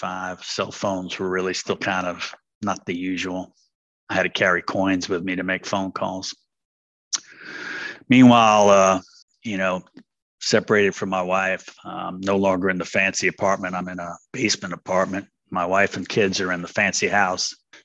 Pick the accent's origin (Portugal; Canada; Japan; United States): United States; New York City, New York; born there; now in Richmond; Kept me in little old Richmond, which is now my hometown. London's my spiritual hometown. New York City is my hometown of birth. And now Richmond's my recovery hometown.